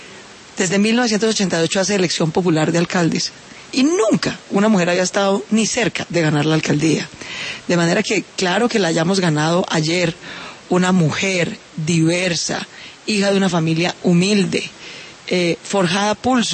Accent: Bogotá, Colombia; born there; Yo estoy aquí sentada porque nací en Bogotá, porque mis padres son mestizos como la mayoría.

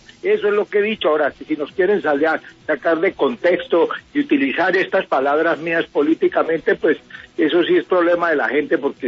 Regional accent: Colombia

